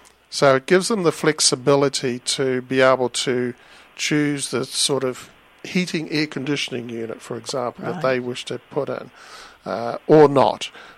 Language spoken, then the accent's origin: English; New Zealand; New Zealand.